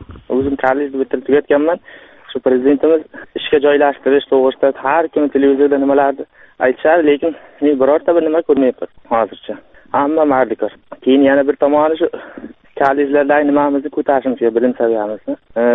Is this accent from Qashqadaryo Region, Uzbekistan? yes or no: yes; Qashqadaryo Region, Uzbekistan; O'zim Qashqadaryodanman, qayerda ishlamayman.